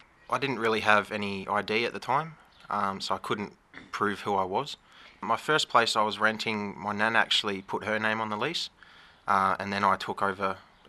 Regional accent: Albury, New South Wales, Australia; I'm from Aubrey, New South Wales.

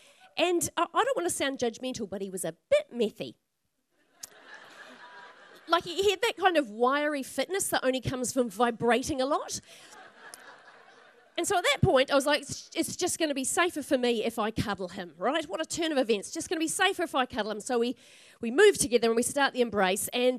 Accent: Melbourne, Victoria, Australia; she mentions that I'm from Melbourne

